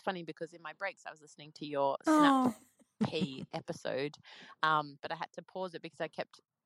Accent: Australia; now in Sweden; I'm Australian, but I live in Sweden.

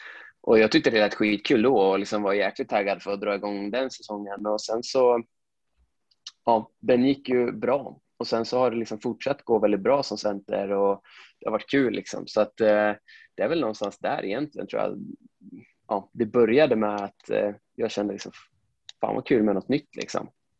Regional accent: Sundsvall, Västernorrland County, Sweden; Jag är född och uppvuxen i Sundsvall. Jag är ju från Granlo. Det är en liten förort utanför Sundsvall med min familj och 2 äldre bröder.

